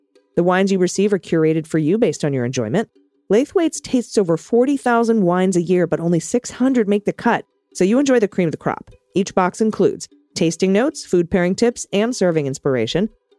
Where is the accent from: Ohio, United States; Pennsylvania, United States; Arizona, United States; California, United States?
Arizona, United States; I grew up in Arizona. Arizona is very special and very important to me. My parents live there.